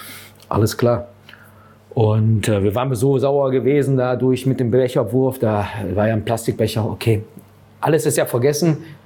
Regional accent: North Rhine-Westphalia, Germany; wenn du bei uns im Ruhrgebiet machen würdest, habe ich gesagt, wirst du getötet.

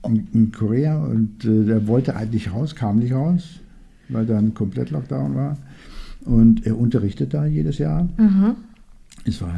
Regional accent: Oberndorf am Neckar, Baden-Württemberg, Germany; Oberndorf am Neckar. Das liegt zwischen Horb kennt man eigentlich meistens und Rottweil kennt man.

